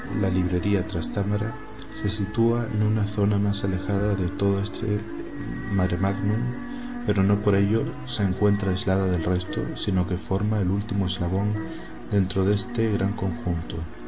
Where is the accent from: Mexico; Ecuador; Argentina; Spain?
Spain; Canary Islands; resultaría ridículo, siendo canario, imitar en una entrevista un acento peninsular